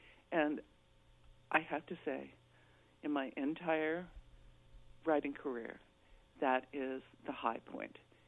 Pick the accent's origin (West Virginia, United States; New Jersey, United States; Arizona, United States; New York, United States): Arizona, United States; I grew up in Cochise County, but we didn't learn anything about the people who had lived in the desert before we got there.